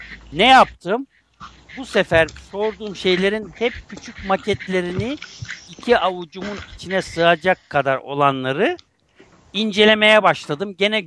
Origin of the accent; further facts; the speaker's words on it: Istanbul, Turkey; born there; 1953 yılında İstanbul'da dünyaya geldim.